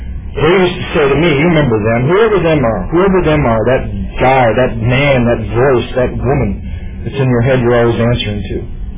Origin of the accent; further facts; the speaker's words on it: Battle Creek, Michigan, United States; So growing up in Battle Creek, all I can tell you from like 1 to 13 is emptiness, lonely, scared